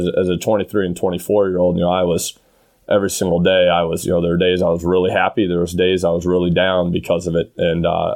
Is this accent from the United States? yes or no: yes; Illinois, United States; My family had all moved to Wisconsin. And so I grew up in Illinois.